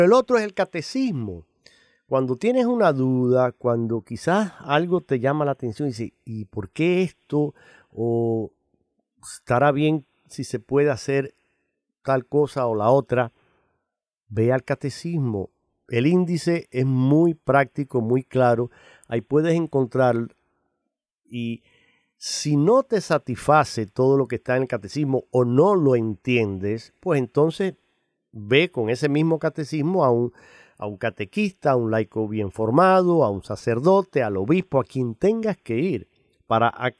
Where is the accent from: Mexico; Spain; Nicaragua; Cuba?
Cuba; Tengo aquí una de el cantautor cubano de mi tierra